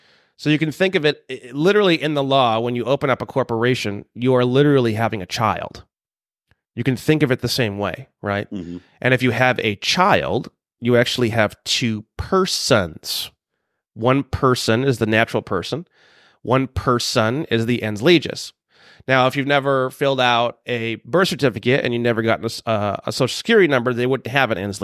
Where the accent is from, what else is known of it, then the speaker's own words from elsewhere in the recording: Indiana, United States; And I don't know, you know, but I'm from Indiana. It's pretty easy to get mine.